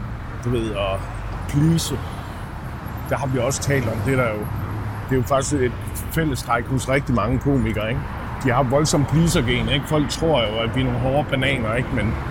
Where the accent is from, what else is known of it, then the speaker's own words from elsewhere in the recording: Central Denmark Region, Denmark; born there; Jeg er født i en lille by nord for Aarhus.